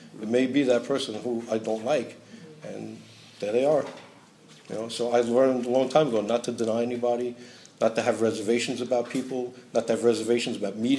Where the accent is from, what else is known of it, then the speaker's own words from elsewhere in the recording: Brooklyn, New York, United States; accent: Brooklyn; If you don't understand my Brooklyn accent, sorry.